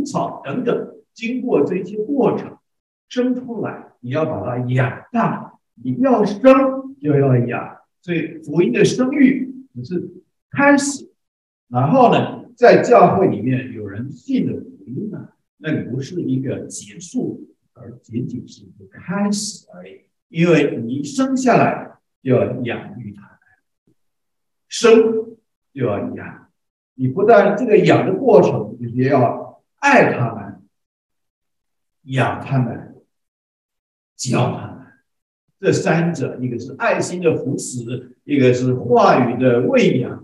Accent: China; 对于我们中国人吃的稀饭啊，他们简直是不容入口。

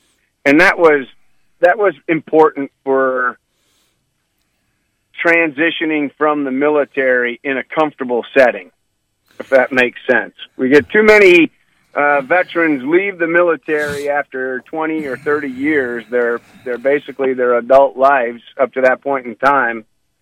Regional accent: St. John's, Michigan, United States; I grew up in St. John's, Michigan, 18 miles north of Lansing and East Lansing, Michigan State University right there.

